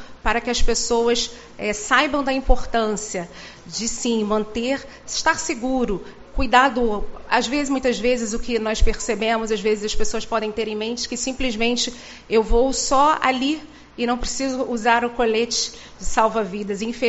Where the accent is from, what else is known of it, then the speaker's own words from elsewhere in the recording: Rio de Janeiro, Brazil; como eu me senti ao estar aqui em Uruguaiana a primeira vez. Eu sou carioca, sou do Rio de Janeiro.